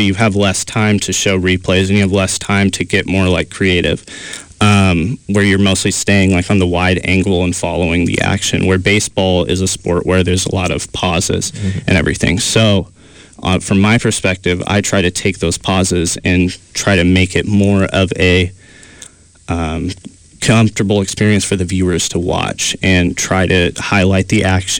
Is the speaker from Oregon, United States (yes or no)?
yes; Joseph, Oregon, United States; I grew up in Eastern Oregon, a small town called Joseph, Oregon.